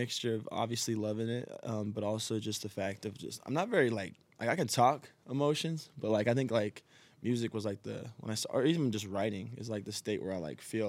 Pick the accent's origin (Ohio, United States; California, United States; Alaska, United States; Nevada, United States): Nevada, United States; Las Vegas; We're like in the heart of it, man.